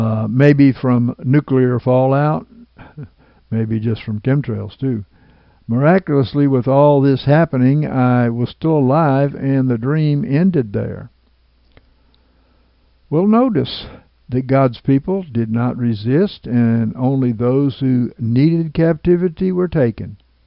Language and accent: English; United States; I knew that as an American, I was not supposed to be there.